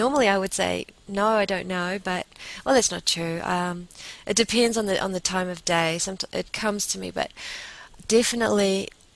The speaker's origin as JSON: {"language": "English", "country": "New Zealand", "also_born_or_lived": "New York", "moved": "yes", "said": "I was in New York, I was away from New Zealand for 11 years."}